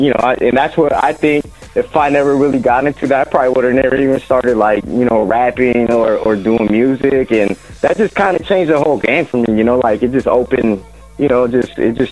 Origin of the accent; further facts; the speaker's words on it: West Coast, United States; Even like, you know, we're from the West Coast, so everybody, you know, that whole thing, oh … this and that.